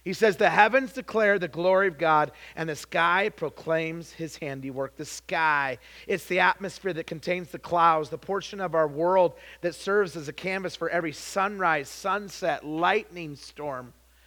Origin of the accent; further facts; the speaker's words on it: Idaho, United States; but I do have an excuse. I'm from Idaho.